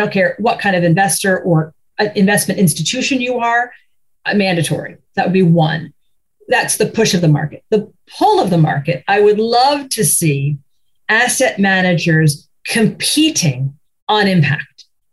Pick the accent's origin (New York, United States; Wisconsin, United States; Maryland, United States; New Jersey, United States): New Jersey, United States; I grew up in New Jersey. Not that we didn't have hiking opportunities, but it wasn't something my family did.